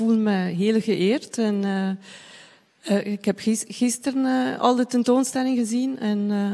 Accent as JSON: {"language": "Dutch", "country": "Switzerland", "second_language": "Dutch", "moved": "yes", "lives_now": "Ghent, Belgium", "said": "Ja, ik woon in Gent nu al 7 jaar. Daarvoor 5 jaar in Zwitserland. Also, ik ben afkomstig van Zwitserland."}